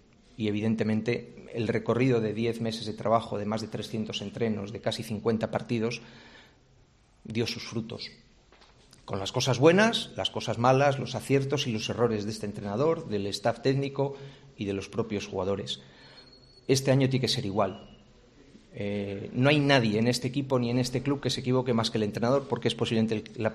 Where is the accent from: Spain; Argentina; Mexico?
Spain; Valladolid, Castile and León; yo, como aficionado que soy y vallisoletano que soy, creo firmemente en que este proyecto tiene mucha vida a largo plazo.